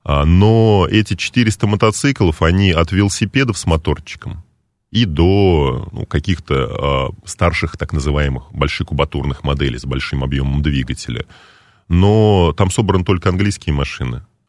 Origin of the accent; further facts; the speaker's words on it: Samara, Samara Oblast, Russia; В Самаре, в моем родном городе.